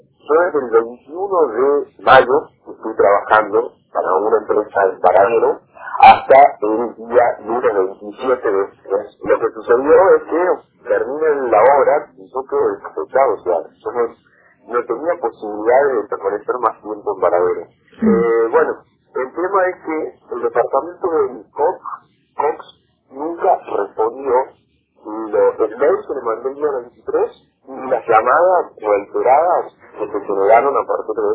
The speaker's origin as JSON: {"language": "Spanish", "region": "Salta", "country": "Argentina", "said": "yo soy salteño, yo vivo en campo, soy médico, pero trabajo para una empresa que está en distintas provincias de Argentina."}